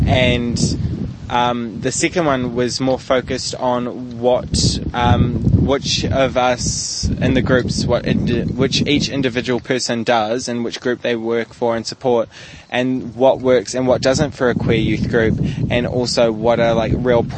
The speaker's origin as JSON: {"language": "English", "town": "Hamilton", "region": "Waikato", "country": "New Zealand", "said": "I'm from Hamilton, way up in the middle of the North Island."}